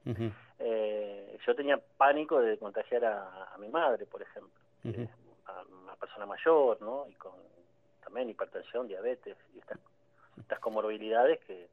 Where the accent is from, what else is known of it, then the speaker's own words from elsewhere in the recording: Lanús, Buenos Aires Province, Argentina; que yo no soy oriundo de Moreno, soy de Lanús, ¿no?